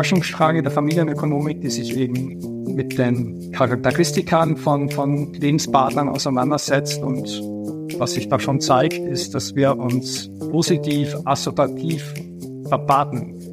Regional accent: Austria; Österreich ist ja mein Heimatland

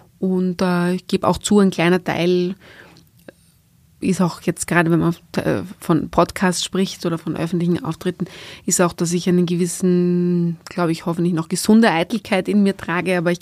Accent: Vienna, Austria; ich komme aus Wien und ich bin Journalistin.

